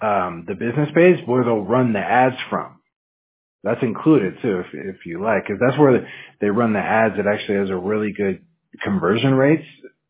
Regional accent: Washington, United States; Yeah, I mean, I'm from Washington State, man. It was so cold. Like, it was just raining, like, 70% of the time.

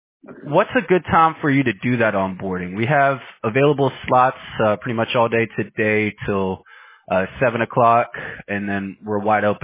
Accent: Houston, Texas, United States; Yeah, I mean, I'm from Houston. I was born and raised in Houston, so my Texans are playing on Saturday.

